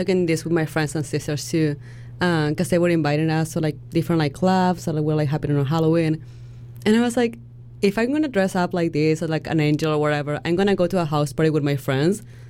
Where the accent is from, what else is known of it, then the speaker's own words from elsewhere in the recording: Argentina; moved away as an adult; like I'm from Argentina, like I was there until I was 18, so I had like some time to go out in there